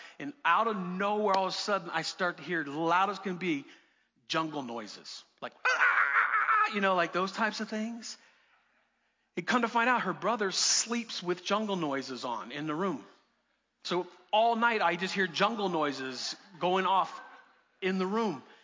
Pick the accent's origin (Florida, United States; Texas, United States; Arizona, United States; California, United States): Florida, United States; I'm from Florida. I had never seen snow. I'm 22 years old, never seen snow in my life, and snow was on the ground.